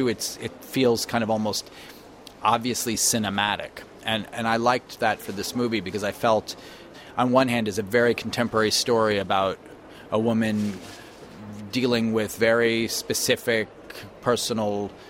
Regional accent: Brooklyn, New York, United States; the way she describes Sacramento reminds me of the way I felt growing up in Brooklyn

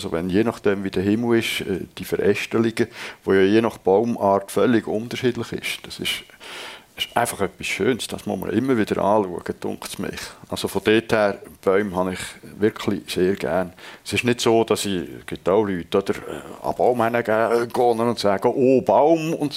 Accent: Lucerne, Switzerland; Ich habe immer noch ein halbes Luzerner Herz. Ich bin auch aus dem Kanton Luzern ursprünglich.

